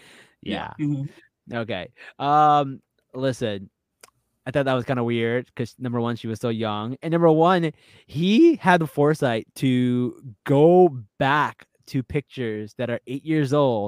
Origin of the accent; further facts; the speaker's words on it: Pakistan; Like I'm just a Pakistani … at heart.